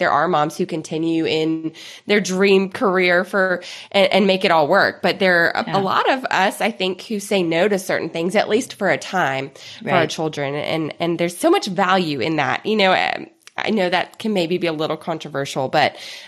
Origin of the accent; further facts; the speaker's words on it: the South, United States; I loved Taylor because I'm from the South and I could just picture exactly her character